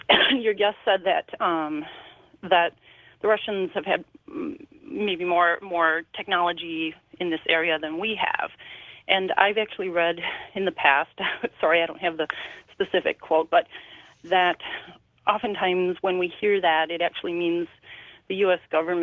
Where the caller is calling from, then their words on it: Wisconsin, United States; I'm calling from Wisconsin.